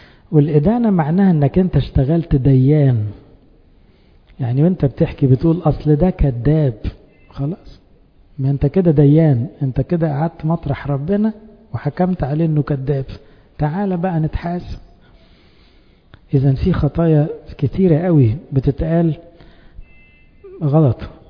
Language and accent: Arabic; Egypt; لأن احنا برضو كمصريين نحب الحكاوي